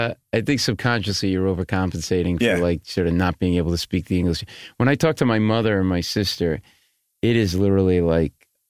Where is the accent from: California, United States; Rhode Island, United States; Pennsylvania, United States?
Rhode Island, United States; And we're fellow New Englanders. You grew up in Mass. I grew up in Rhode Island.